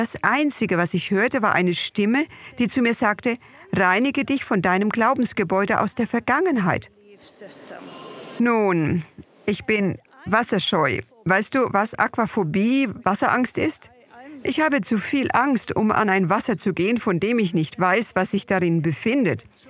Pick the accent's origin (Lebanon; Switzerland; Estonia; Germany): Lebanon; now in Canada; Aus Kanada. Aber ursprünglich bin ich Libanesin aus dem Libanon. Ich bin gebürtige Katholikin und auch so aufgezogen worden in einem jesuitischen Internat im Libanon.